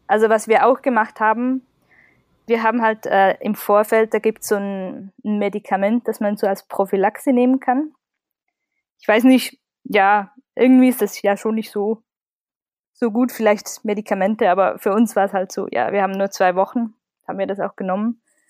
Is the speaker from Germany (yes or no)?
no; Switzerland; Also ich komme ja aus der Schweiz